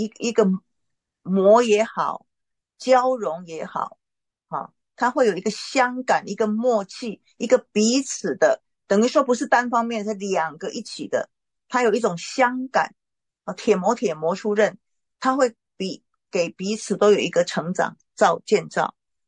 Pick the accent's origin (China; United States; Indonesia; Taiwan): China; 我就比较就朋友之交淡如水的那一种我们中国人说，这个朋友的关系像水一样